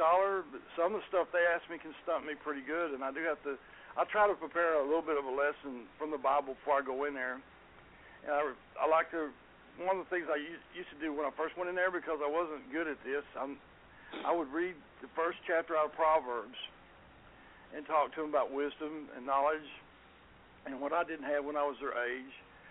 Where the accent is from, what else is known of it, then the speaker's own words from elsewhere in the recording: Garland, Texas, United States; I grew up in Garland, Texas. I've lived in Garland all my life.